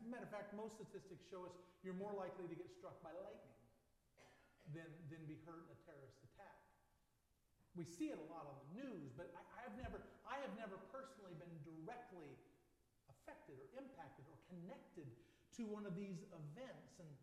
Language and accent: English; United States; And I'm American.